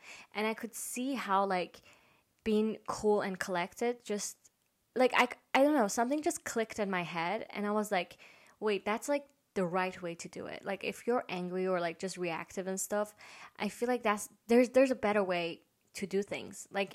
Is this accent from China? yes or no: yes; China; And even though I grew up like living in China, but just being Persian, the fact that I'm Persian alone